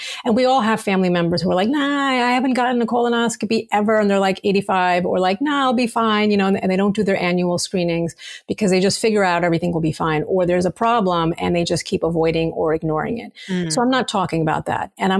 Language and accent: English; New York, United States; I, as a New Yorker, like you're in the midst of all of it.